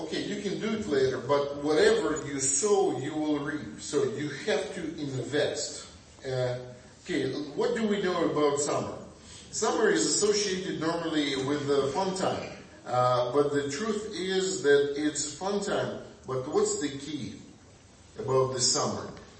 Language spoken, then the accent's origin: English; Ukraine; I come from Ukraine. I know, or I come from Soviet Union.